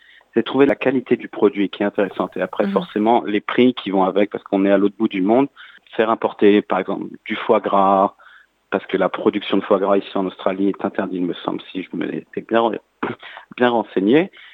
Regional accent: Paris, Île-de-France, France; je suis originaire de Paris où le concept est né.

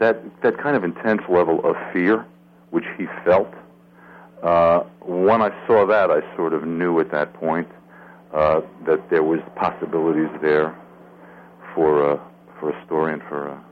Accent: New York City, New York, United States; There's the old joke that I grew up in New York when it was safe to carry a gun.

